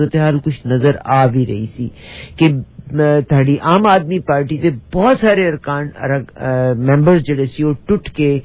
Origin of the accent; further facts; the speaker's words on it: Punjab, Pakistan; ਅਸੀਂ ਜਿਹੜੇ ਲਹਿੰਦੇ ਪੰਜਾਬ ਤੋਂ ਹਾਂ